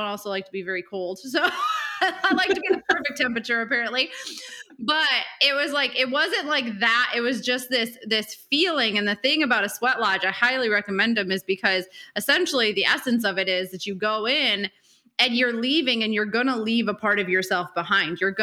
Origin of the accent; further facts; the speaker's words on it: Michigan, United States; I'm also from Michigan.